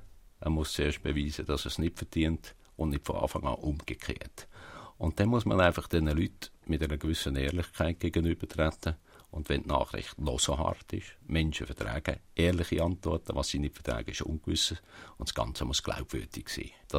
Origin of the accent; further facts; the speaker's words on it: Basel-Landschaft, Switzerland; aber ich komme aus dem Oberbaselbiet.